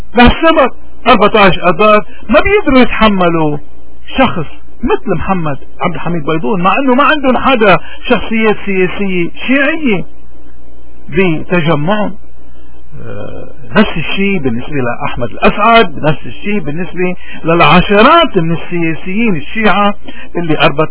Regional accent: Lebanon; إذا نحن اليوم ورحين كلبنانيين كمواطنين من أي فئة كنا

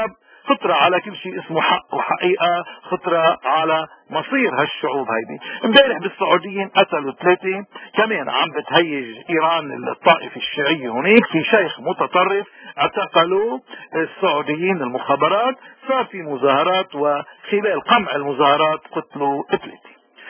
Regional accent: Lebanon; ونحن كلبنانيين نعرف شو يعني هالنظام هيدا، لأنه ما في بيت من بيوتنا إلا لبس أهله بالسواد.

